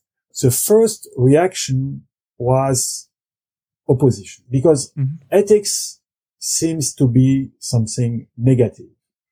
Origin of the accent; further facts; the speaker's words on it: France; I come from France.